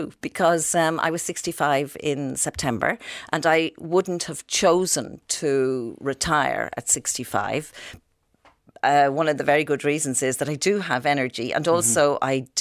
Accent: Clondalkin, Leinster, Ireland; I love Clondalkin. I taught in Clondalkin. I was born, bred and buttered in Clondalkin.

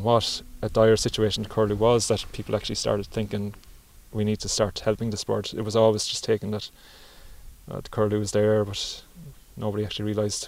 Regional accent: Ireland; So it really sprung up upon us as an Irish people as to what has happened

